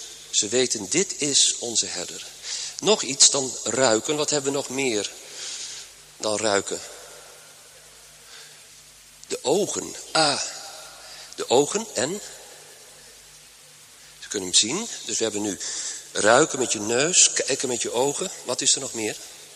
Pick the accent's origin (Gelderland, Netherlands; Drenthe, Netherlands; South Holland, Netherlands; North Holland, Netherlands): Gelderland, Netherlands; Epe; Ik kom uit Epe.